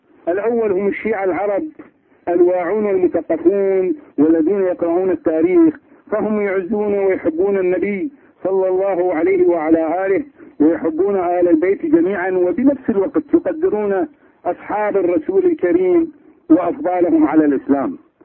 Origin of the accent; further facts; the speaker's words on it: Iraq; أنا الحقيقة أنا عراقي